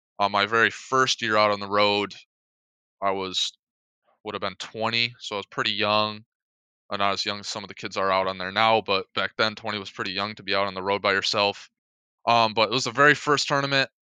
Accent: Michigan, United States; because we're from Michigan, so we saw snow all the time.

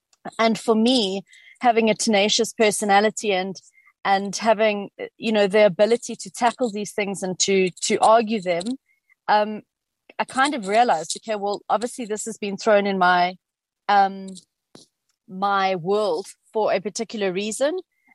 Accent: South Africa; And I also felt that as a South African living in almost a more developed part of Africa than many other countries

